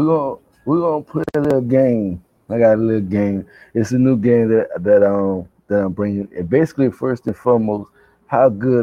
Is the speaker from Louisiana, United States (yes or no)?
yes; New Orleans, Louisiana, United States; That's who I'm from New Orleans. We believe in having fun.